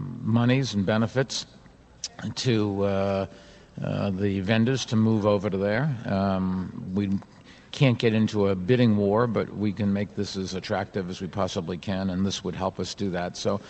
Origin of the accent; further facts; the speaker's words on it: Boston, Massachusetts, United States; And I grew up in Boston, so I was a big Celtics fan.